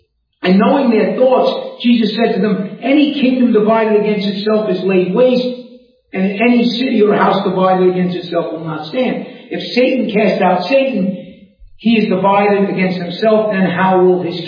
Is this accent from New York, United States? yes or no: yes; New York, United States; accent: New York; because of my accent. Because that's why sometimes people are listening. They hear the guy in New York accent.